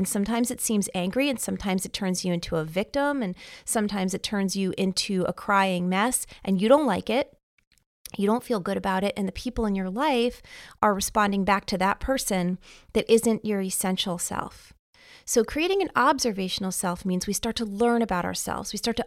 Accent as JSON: {"language": "English", "region": "New York", "country": "United States", "accent": "New York", "said": "Anyone who's been to, wow, my New York accent really just came out there, pause."}